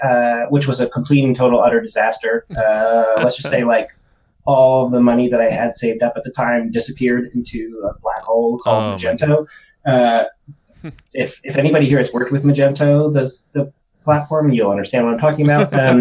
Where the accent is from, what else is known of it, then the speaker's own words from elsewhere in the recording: Stamford, Connecticut, United States; But it's funny because Stamford is actually a totally legit place, but, like, you know, it was my hometown.